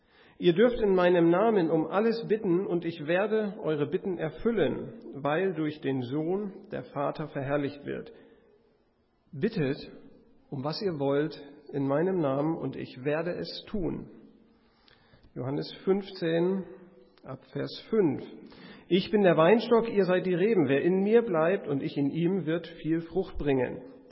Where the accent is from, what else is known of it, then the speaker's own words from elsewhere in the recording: Bremen, Germany; Ich komme aus Bremen, bin diesmal mit meiner Familie auch hier